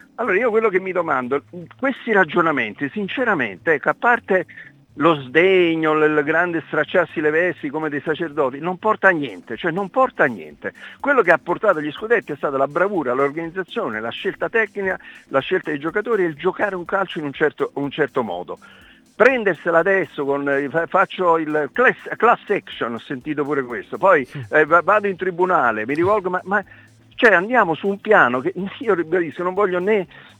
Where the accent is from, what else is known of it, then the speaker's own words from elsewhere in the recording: Naples, Campania, Italy; io non ci credo più a questo vittimismo, perdonatemi, ma lo dico da napoletano.